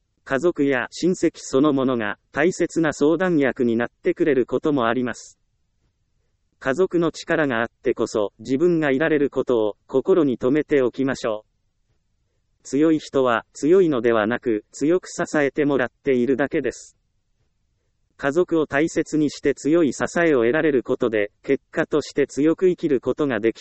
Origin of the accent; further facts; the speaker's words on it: Ehime, Japan; 私の実家は四国の愛媛県にあります。四国に住んでいますから、お隣の高知や香川、徳島によく家族旅行をしたものです。